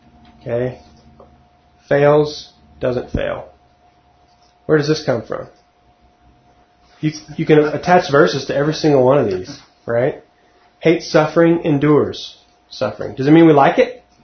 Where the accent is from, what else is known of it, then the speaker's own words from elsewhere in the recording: Texas, United States; I've never owned a pair of boots that had straps, but and I'm from Texas. And I haven't said y'all either.